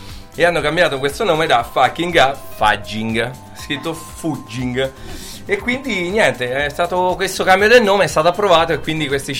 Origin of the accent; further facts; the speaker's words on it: Spello, Umbria, Italy; Io vengo da Spello, però non spello.